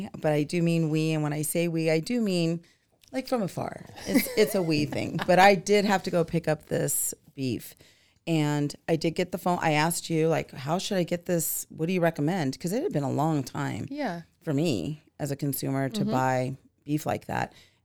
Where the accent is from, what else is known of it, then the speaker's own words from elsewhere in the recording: Oregon, United States; I mean, I grew up in Oregon, so we raised cows and lambs and pigs, and we would, you know, have them slaughtered, and we would have that on our table.